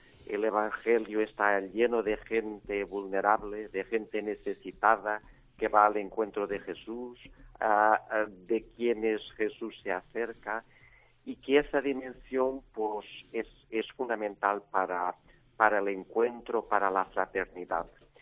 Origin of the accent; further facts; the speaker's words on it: Portugal; born there; Spanish is a second language; yo nací en Portugal, soy portugués, hace 53 años, y estudié teología en Lisboa